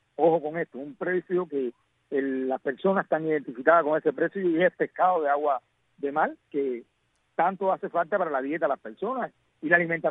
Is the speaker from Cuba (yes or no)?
yes; Cuba; un chivatazo, como decimos cubanos.